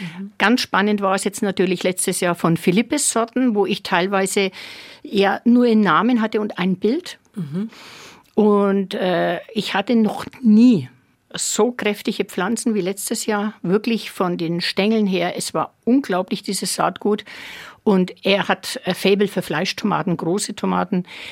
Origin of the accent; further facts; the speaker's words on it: Bavaria, Germany; Und es ist jetzt eben spannend zu sehen, dass sie auch bei uns in Mittelfranken wirklich extrem gut gedeihen.